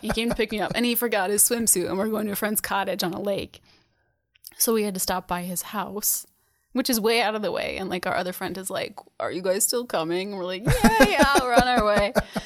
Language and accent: English; Holland, Michigan, United States; So I lived a really sheltered life. I'm from Holland, Michigan. Nothing bad happens to you unless you scorn the Lord.